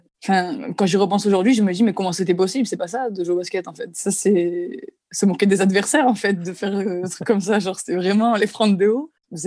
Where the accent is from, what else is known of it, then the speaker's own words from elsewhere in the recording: Salon-de-Provence, Provence-Alpes-Côte d'Azur, France; Je suis en école d'art et design pour être architecte d'intérieur, si Dieu veut. Je viens de Salon de Provence.